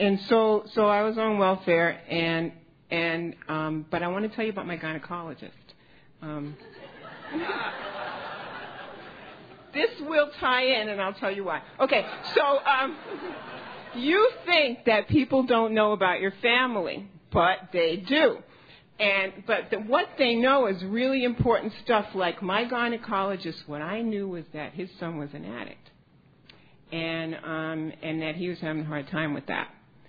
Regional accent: Woodside, New York, United States; anybody here from New York, I grew up in Woodside, in the Woodside Projects, and I was 5 years old

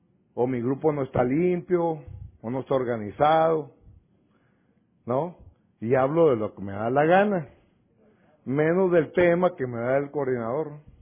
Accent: Culiacán, Sinaloa, Mexico; Yo vengo de Culiacán, Sinaloa, México, a la orden.

